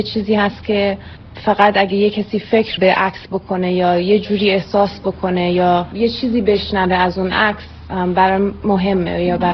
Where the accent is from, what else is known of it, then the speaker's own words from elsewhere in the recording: Iran; now in United States; من در سال 1982 از ایران اومدم آمریکا و سال 1994 اولین دوری بود که برگشتم